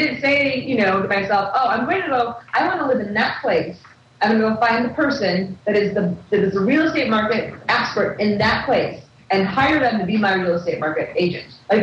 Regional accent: Midwest, United States; now in California, United States; And you know, we grew up in the Midwest, and in the Midwest, it's a certain price range.

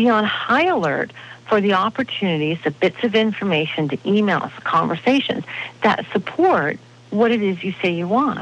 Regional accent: Canada; I'm from Canada, you can tell.

